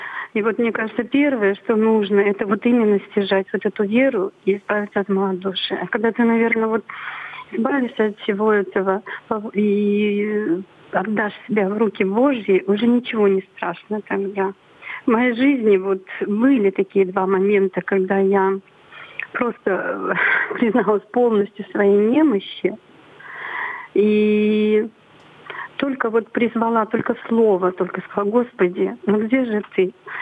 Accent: Bashkortostan, Russia; я из Башкирии.

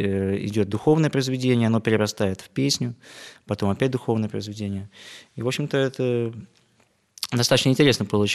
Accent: Tosno, Leningrad Oblast, Russia; Мы ехали из моего родного города Тосно.

